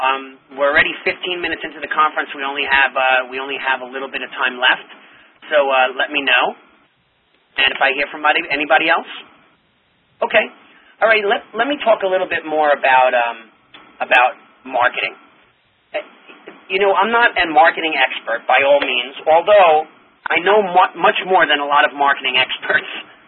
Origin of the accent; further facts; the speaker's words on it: West Islip, New York, United States; I don't know how true it is. But it's said in West Islip, in the East Islip School District where I live, I actually came from West Islip